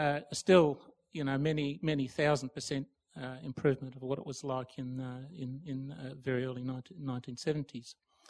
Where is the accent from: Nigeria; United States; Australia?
Australia; Canberra, Australian Capital Territory; I hate to say this, but I'm a con from Canberra.